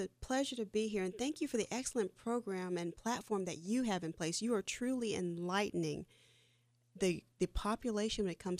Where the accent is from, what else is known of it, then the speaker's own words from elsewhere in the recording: United States; Growing up in the Western world and growing up in American society as we have, there's a culture in place, like in every society.